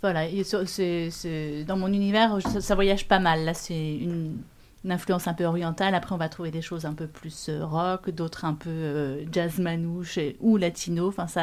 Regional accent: L'Isle-Adam, Île-de-France, France; Moi, j'ai grandi à Lille-Adam, dans le Val d'Oise, donc voisine de l'Oise.

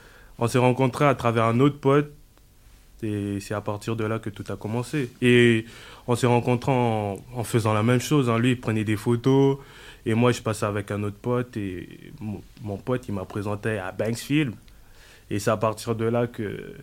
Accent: Gabon; now in France; Et après, vu que j'ai quitté le Gabon, j'ai laissé mon équipe.

